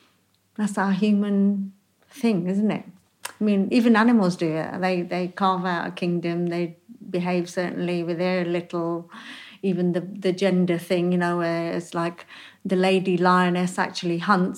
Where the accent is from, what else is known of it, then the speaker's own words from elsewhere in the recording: Bangladesh; We're not Gujarati. We're not Indian. We're from East Pakistan, that we don't know what we are now, because you're East Pakistan, but you hadn't become Bangladesh yet.